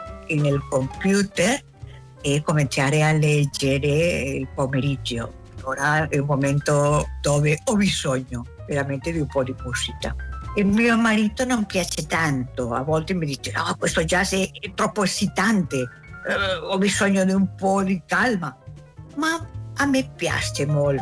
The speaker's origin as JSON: {"language": "Italian", "country": "Spain", "second_language": "Italian", "said": "Quando era giovane suonava un po' la chitarra, come buona spagnola"}